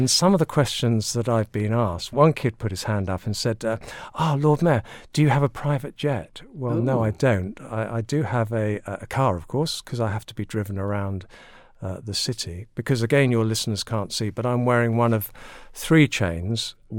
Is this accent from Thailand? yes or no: no; London, United Kingdom; I am a Londoner, believe it or not. I mean, people think if you're a Londoner, you'd be all Google blimey and all that. But no, I was born in North London. I lived in Muswell Hill.